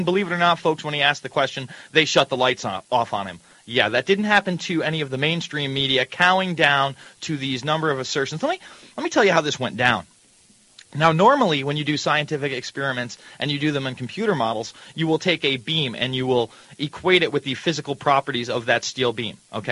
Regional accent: New York, United States; Listen, I'm from New York. I've seen the skyline there.

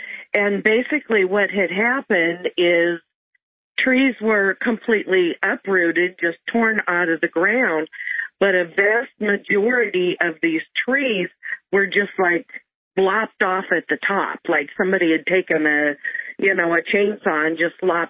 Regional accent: Cedar Rapids, Iowa, United States; So I was born and raised in the Midwest, Cedar Rapids, Iowa, as a matter of fact.

